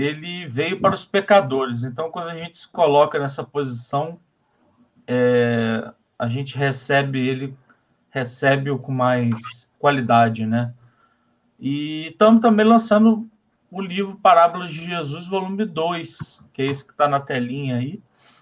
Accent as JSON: {"language": "Portuguese", "region": "Rio de Janeiro", "country": "Brazil", "tie": "born or raised there", "lives_now": "Juiz de Fora, Brazil", "said": "sou daqui de Juiz de Fora, porém natural do Rio de Janeiro."}